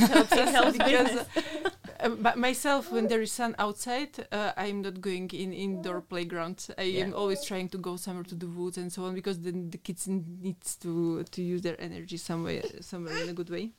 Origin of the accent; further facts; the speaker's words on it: Slovakia; From Slovakia.